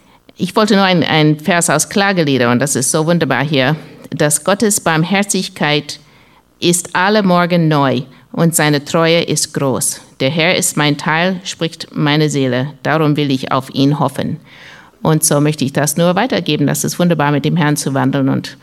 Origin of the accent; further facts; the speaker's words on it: United States; German is a second language; also born or lived in Canada; Eigentlich bin ich in den USA geboren und ich bin Amerikaner und mein Vater ist Kanadier.